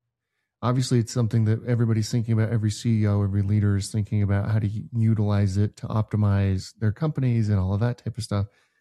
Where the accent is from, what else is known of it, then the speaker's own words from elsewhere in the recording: Utah, United States; There's one happening in my home state here.